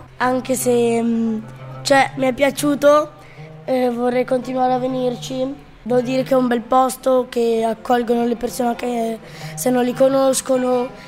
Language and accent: Italian; Abnub, Asyut Governorate, Egypt; Italian is a second language; now in Milan, Italy; Dall'Egitto.